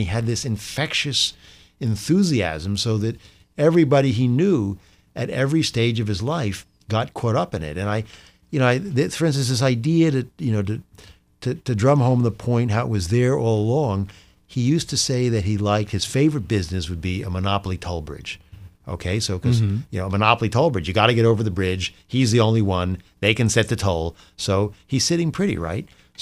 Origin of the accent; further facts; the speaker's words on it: New York, United States; if you come from the East, and I came from New York, you think of Omaha as a complete hayseed place.